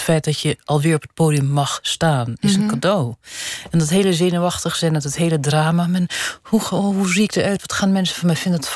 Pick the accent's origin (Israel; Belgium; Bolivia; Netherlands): Netherlands; now in Switzerland; Ik kom dus uit Nederland, waar er een groot begrip is voor klassieke muziek.